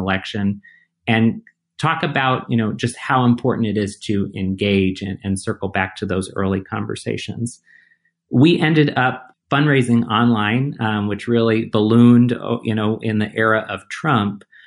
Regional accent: Michigan, United States; When I was a student growing up in Michigan, I was always in the Jennifer Granholm campaign office, our first female governor in Michigan

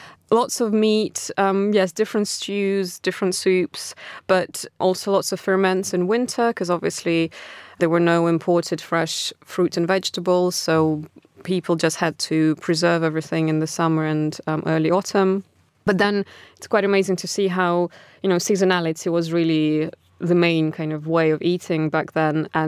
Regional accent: Siberia, Russia; It happens so that I am from Siberia, and so my personal story is connected to that particular region.

